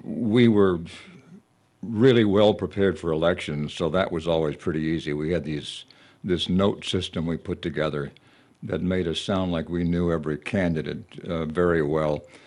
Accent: Tennessee, United States; also born or lived in Detroit / Denver / Houston / New York; now in Louisiana, United States; I came here from Detroit, and prior to that, Denver, Houston, New York, Philadelphia. I'm a Tennessee native, but the god-awful pronunciations that I had to face here in Louisiana

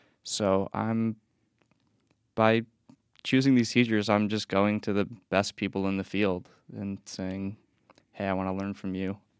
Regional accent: Hewlett, New York, United States; I'm from Hewlett in Long Island, New York.

